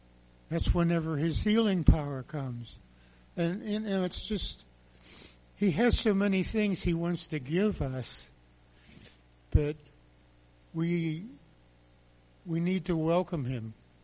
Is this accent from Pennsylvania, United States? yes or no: yes; Saxonburg, Pennsylvania, United States; Instead, I was born in Pennsylvania, grew up in Saxonburg, had a good family life.